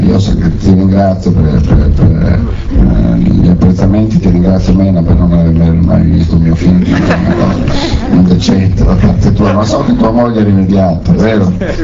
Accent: Bologna, Emilia-Romagna, Italy; io sono di Bologna, è una città che era di provincia una volta, adesso non so più cos'è

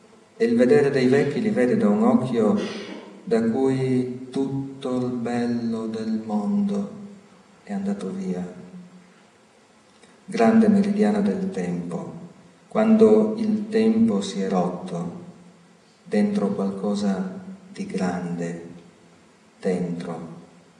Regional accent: Chiusaforte, Friuli-Venezia Giulia, Italy; Chiusaforte è il mio paese di origine, un paesino infilato in una gola e incistato al confine tra Austria e Slovenia.

